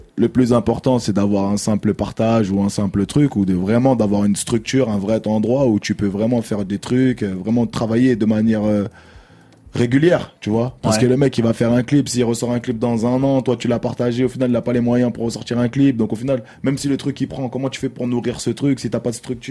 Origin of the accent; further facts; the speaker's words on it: France; born there; Je suis né en France, je suis français.